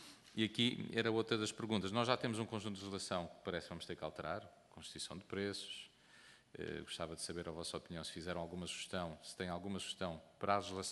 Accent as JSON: {"language": "Portuguese", "region": "Centro", "country": "Portugal", "said": "enquanto beirão não me apetecia nada comer maçã espanhola em vez de comer da minha"}